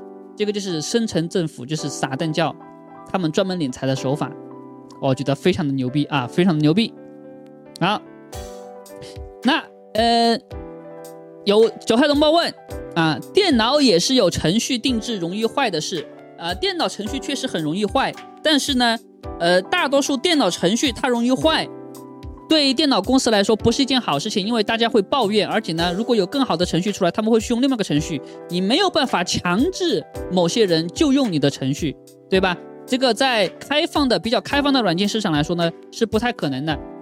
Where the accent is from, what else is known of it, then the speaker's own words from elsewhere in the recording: Taiwan; 按照我们台湾的法律来讲呢